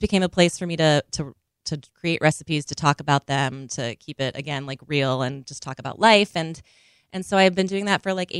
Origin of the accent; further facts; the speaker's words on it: Minnesota, United States; because I grew up in Minnesota